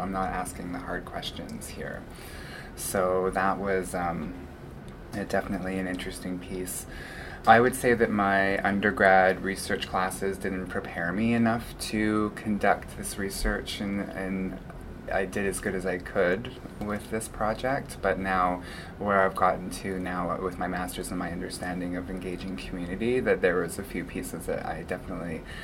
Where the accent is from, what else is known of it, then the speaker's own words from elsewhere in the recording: Golden, British Columbia, Canada; I still recognize that I was raised in Golden, British Columbia, which is the eastern part of Tsikwakam Kulu, but I am Tkamloops Te Tsikwakam from Kamloops, British Columbia, which is so-called BC.